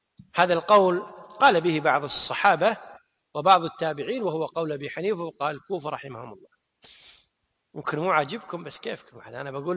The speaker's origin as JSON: {"language": "Arabic", "country": "Kuwait", "said": "احنا بالعمية عندنا بالكويت يقول يتوهق"}